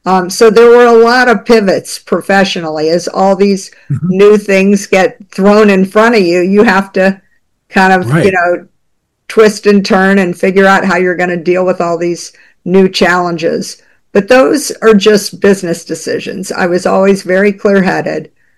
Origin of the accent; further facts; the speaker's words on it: the South, United States; And I grew up in the South. We have a saying, you dance with the date that brung you.